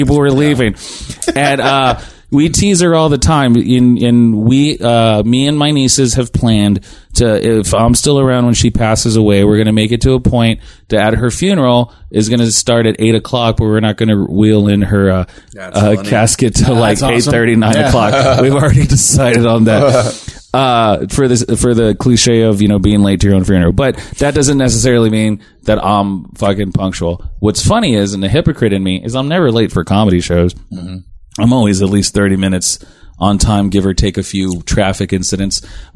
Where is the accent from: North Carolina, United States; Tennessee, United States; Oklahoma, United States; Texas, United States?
Texas, United States; San Antonio; We're overweight. We're from San Antonio. We like breakfast tacos.